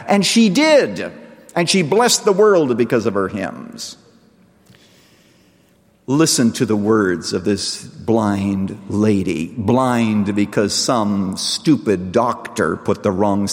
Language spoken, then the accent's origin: English; Canada; in the church that I grew up in Canada